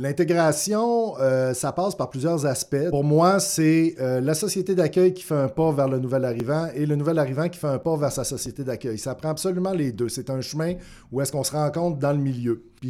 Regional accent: Quebec, Canada; nous, en tant que Québécois, on tient à notre culture, on tient à notre langue

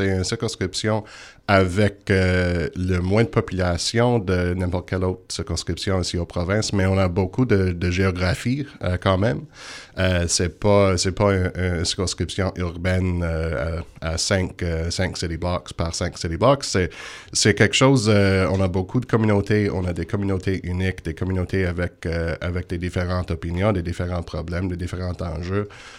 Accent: Margaree Forks, Nova Scotia, Canada; French is a second language; Je viens de Margaret Forks. Mon famille a une histoire assez longue avec la rivière Margaret.

